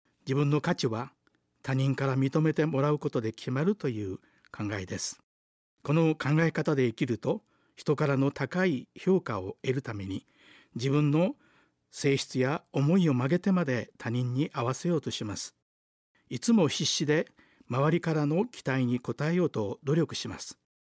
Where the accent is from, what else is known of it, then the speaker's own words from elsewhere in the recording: Osaka, Japan; moved away as an adult; 大阪で育った私ですが、日本各地を行き巡り40年ぶりに帰ってきました。20代の青年で大阪を巣立った私も、今はシニア世代も半ばです。